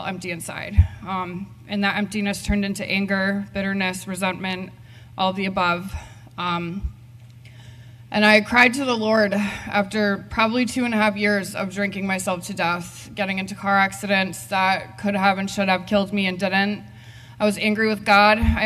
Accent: Connecticut, United States; I am 33 years old. I am originally from Connecticut

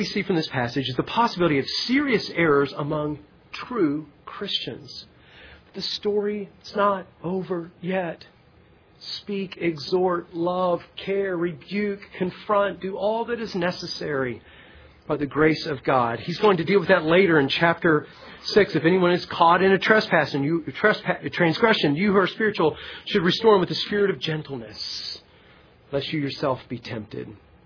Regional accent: England, United Kingdom; And as far as us being English and most of us white and coming from that background and Anglo, it is. It's our culture. It's our heritage. It's part of who we are.

